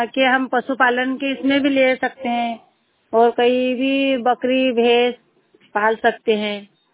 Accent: Barud, India; मैं ग्राम बरूड़ से हूँ

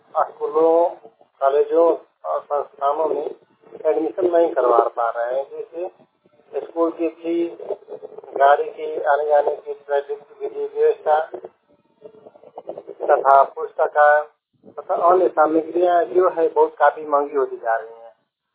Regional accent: Bhabua, Bihar, India; भवा प्रखंड से कैमूर जिला के निवासी हूँ

